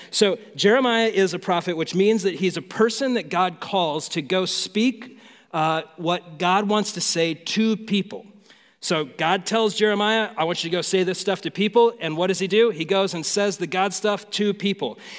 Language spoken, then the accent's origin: English; Phoenix, Arizona, United States; So I was born and raised in Phoenix, lived most of my life here, and I love this city.